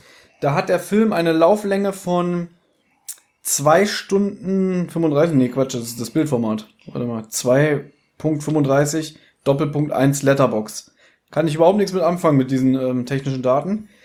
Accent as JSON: {"language": "German", "region": "Berlin", "country": "Germany", "said": "Also wir sind aus Berlin"}